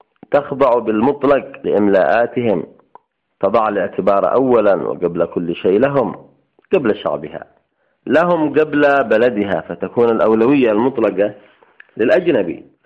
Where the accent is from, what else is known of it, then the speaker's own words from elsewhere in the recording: Yemen; ولنا نحن كيمنيين